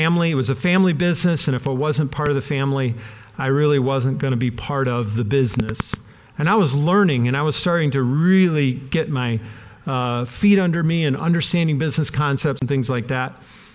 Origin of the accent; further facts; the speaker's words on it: Dowagiac, Michigan, United States; also born or lived in Belleville; I grew up in Conservative Mennonite Conference. We were an outreach church up in Dowagiac, Michigan. I was born in Belleville. My dad was a teacher at Belleville Mennonite, and we moved to Dowagiac, Michigan, just north of here.